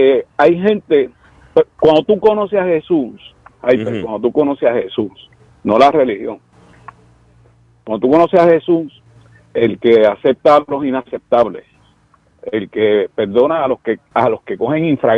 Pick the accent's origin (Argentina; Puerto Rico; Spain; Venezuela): Puerto Rico; muchos puertorriqueños, digo tan puertorriqueños, pues eso somos nosotros, conocemos del Señor